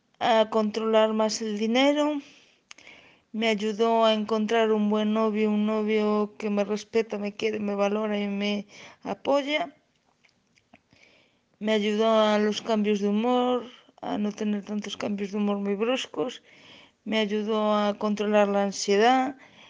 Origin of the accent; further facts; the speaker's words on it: Figueirido, Galicia, Spain; soy de Pontevedra, bueno, de Figueirido, más que de Pontevedra, de Figueirido